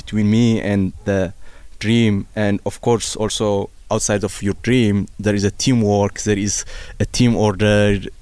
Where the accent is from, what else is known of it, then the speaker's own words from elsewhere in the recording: Tigray, Ethiopia; English is a second language; So I don't want them to struggle, because I see I am from Tigray or they are from Tigray.